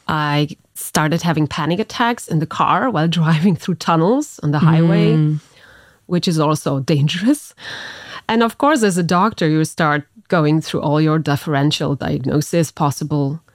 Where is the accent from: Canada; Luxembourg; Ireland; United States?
Luxembourg; I went to European school, so I was always more used to the international multicultural environment. And I would rather say that I feel European. I'm Luxembourgish, I'm German, I'm Polish, and I really enjoy living in Luxembourg